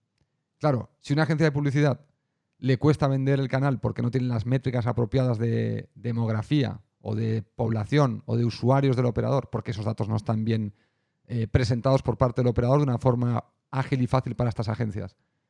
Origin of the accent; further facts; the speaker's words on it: Spain; yo soy de España y cuando yo era niño aquí había solo dos canales de televisión.